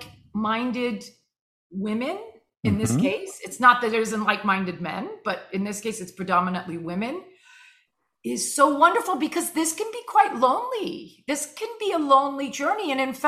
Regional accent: Cuba; I'm Cuban and Catholic. I grew up very steeped in Catholicism, and my mother's Cuban.

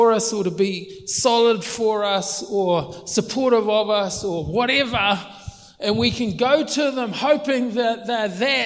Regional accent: New Zealand; I grew up in New Zealand.

